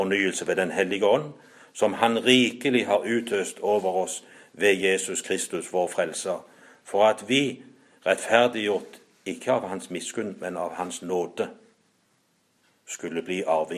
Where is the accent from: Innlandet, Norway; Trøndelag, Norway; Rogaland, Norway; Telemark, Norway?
Rogaland, Norway; Bjerkreim; jeg har hørt det et par ganger brukt i miljøet hjemme i Bjerkreim spesielt